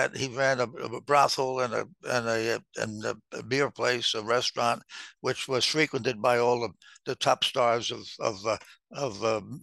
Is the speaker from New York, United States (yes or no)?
yes; Brooklyn, New York, United States; born there; I was born in the Park Slope area in 1930.